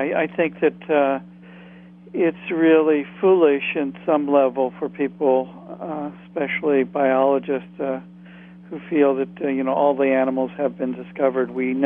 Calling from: Maine, United States; I'm calling you from Maine tonight.

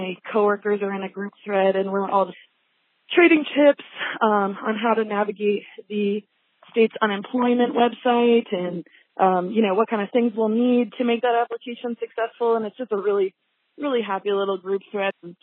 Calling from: South Lake Tahoe, California, United States; and I'm calling from South Lake Tahoe, California. I work at a restaurant here that just closed down a couple days ago.

